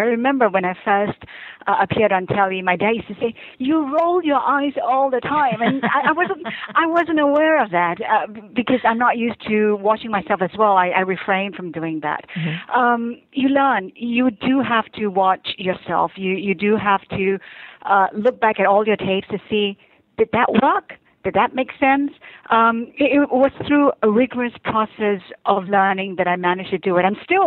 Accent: Singapore; I'm an Asian, I'm a Singaporean, I'm a Malay.

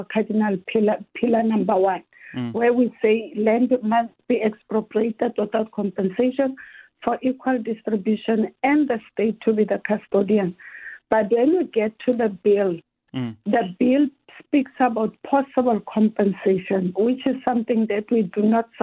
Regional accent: Kimberley, Northern Cape, South Africa; now in Cape Town, South Africa; Based in Cape Town at the present moment, but I'm originally from Kimberley, not from Cape.

